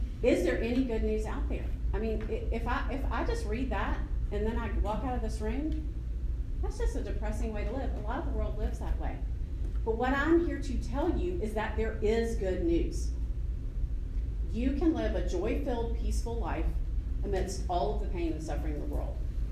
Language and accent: English; Atlanta, Georgia, United States; So I am 53, and I grew up here in Atlanta. My mom and grandmother also grew up here, so I'm actually a true native of Atlanta.